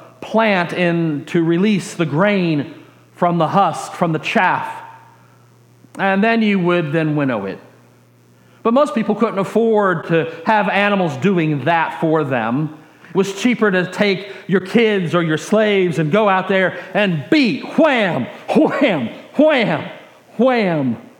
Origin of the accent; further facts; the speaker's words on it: Dallas, Texas, United States; also born or lived in Richardson, United States; And I was a city boy. I grew up in Dallas and then in Richardson, so I had never actually seen any of this kind of activity going on.